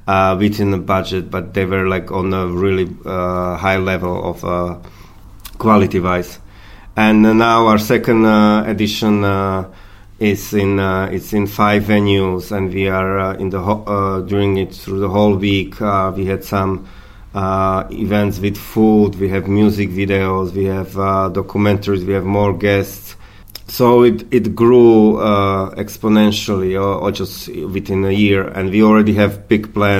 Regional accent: Slovakia; English is a second language; now in Ireland; And of course, since I'm from Slovakia, I wanted to show the people here in Ireland some of our movies.

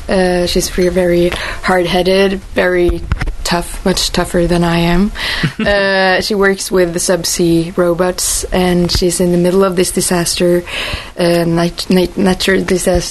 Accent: Oslo, Norway; I'm from Oslo, so that all happens in the coast, so we only get the money from it.

